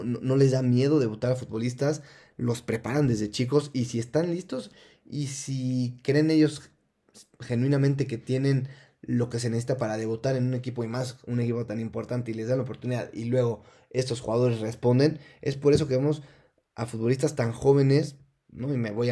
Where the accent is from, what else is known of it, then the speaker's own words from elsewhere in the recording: Mexico; como mexicanos pues somos muy apasionados a nuestro fútbol